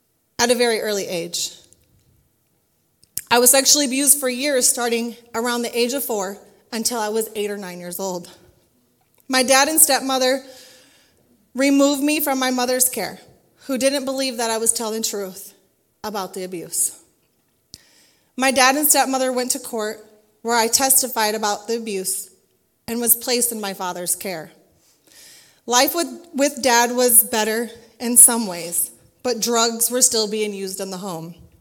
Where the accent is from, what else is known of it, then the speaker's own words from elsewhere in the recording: Waterloo, Iowa, United States; I was born in Waterloo, Iowa in 1986. I am the oldest of two sisters, one stepbrother, and one stepsister. I grew up in a very dysfunctional family.